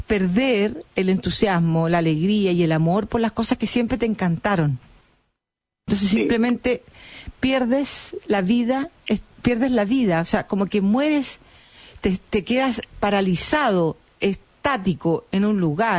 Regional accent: Chile; Somos fatalistas los chilenos.

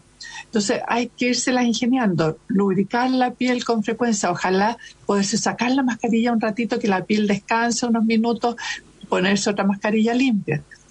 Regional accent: Chile; lo que importa sí es que nos culturicemos nosotros como médicos chilenos

